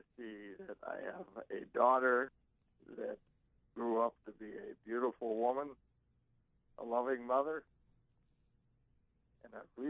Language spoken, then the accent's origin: English; Illinois, United States; born there; That's the only team that I've stuck with because I was born in Illinois.